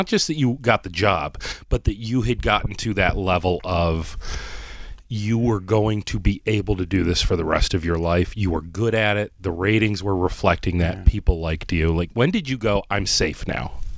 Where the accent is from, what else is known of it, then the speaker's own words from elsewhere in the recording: Ohio, United States; my first job was a podunk little radio station in Ohio, in my hometown